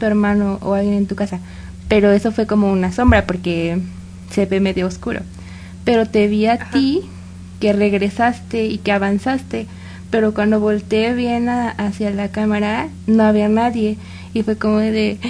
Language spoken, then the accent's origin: Spanish; Morelos, Mexico; Nosotras somos de Morelos.